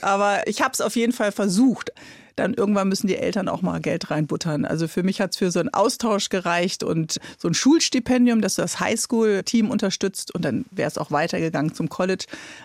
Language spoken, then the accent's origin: German; Bremen, Germany; born or raised there